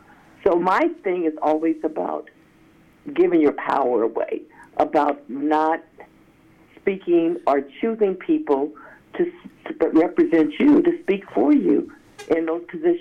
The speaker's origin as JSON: {"language": "English", "town": "Hannibal", "region": "Missouri", "country": "United States", "tie": "born or raised there", "said": "On Easter, I went back to where I grew up in Hannibal, Missouri, had an opportunity to talk some politics with a young cousin and her significant other."}